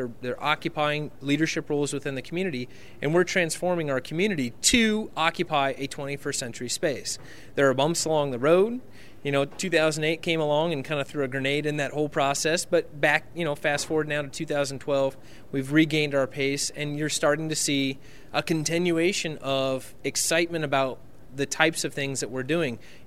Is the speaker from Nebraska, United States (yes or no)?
yes; Nebraska, United States; including my hometown, rural Nebraska